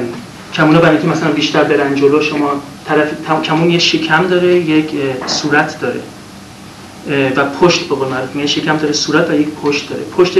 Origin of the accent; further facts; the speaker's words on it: Iran; moved away; با اینکه منم تو امریکا تحصیل کردم هم تو اروپا جفتش چند سال تو امریکا بودم بعدش من خودم 22 سال متاسفانه از ایران اومدم بیرون.